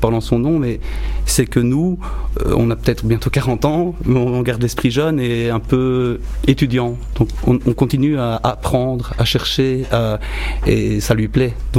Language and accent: French; Namur, Wallonia, Belgium; accent: Namur; je suis quand même namurois, comme on l'entend à mon accent.